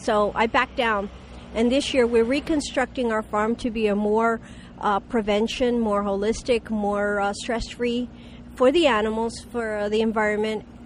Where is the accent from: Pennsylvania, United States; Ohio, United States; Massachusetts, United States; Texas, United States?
Pennsylvania, United States; Nazareth; I'm the owner of Patches of Star Dairy. I come from Nazareth, Pennsylvania